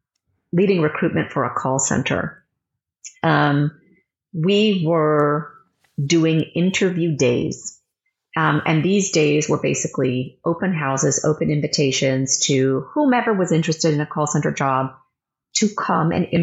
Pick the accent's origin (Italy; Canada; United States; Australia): Canada; And, you know, me being a Canadian and doing this in Texas